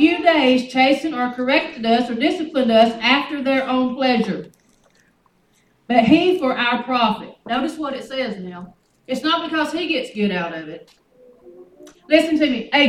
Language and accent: English; United States; I live in America. I'm an American.